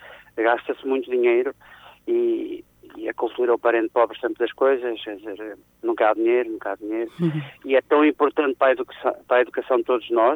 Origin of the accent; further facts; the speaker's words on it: Fermentelos, Aveiro, Portugal; now in Lisbon, Portugal; nós aqui em Lisboa, a malta de Fermentelos encontra-se com regularidade